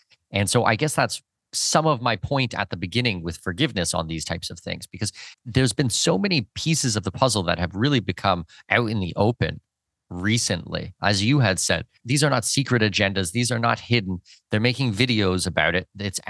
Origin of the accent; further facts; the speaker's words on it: Canada; I'm a Canadian citizen. I was born and raised in Canada.